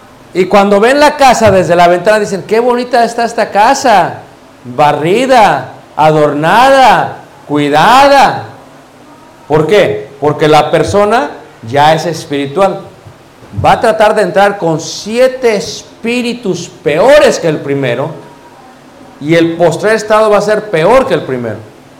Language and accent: Spanish; Mexico City, Mexico; Yo soy de Ciudad de México. Entonces le poníamos varios candados a la puerta.